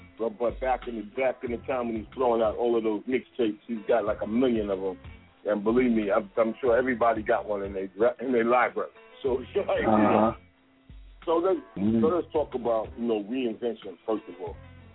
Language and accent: English; New York, United States; I'm from Grand Projects, which is on 25th Amsterdam. You know what I mean? Big up to all my Grand Houses people.